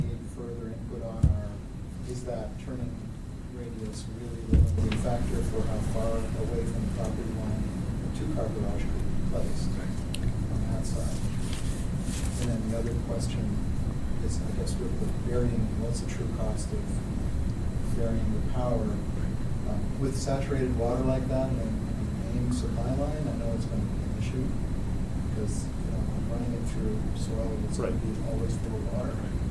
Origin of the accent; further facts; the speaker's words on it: Canada; I keep saying hydro, and that's because I'm from Canada originally